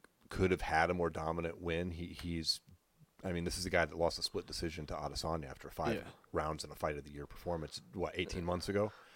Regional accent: Colorado, United States; fighting a guy out of my home state, Denver, Colorado.

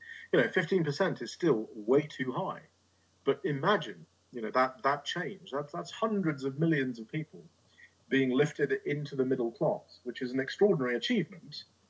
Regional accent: London, United Kingdom; I mean, I've lived in many, many different countries, and we are in the US, and I grew up in London, so in the UK and Western Europe

